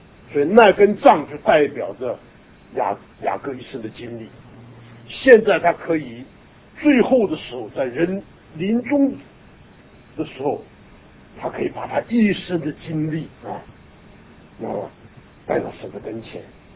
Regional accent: China; 我喜欢我们中国人呢对这个一周的这种的安排，我们称之拜，对不对啊？

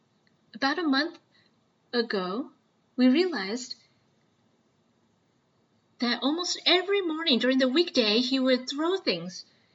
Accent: Rockville, Maryland, United States; Hello, everyone. I am from Rockville. A sister.

